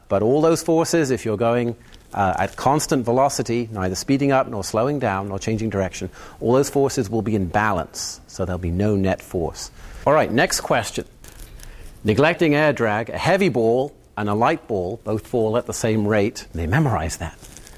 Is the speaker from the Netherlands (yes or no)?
no; England, United Kingdom; moved away as an adult; now in El Cajon, United States; I come from Sir Isaac Newton's home country, England, as I'm sure you can probably tell.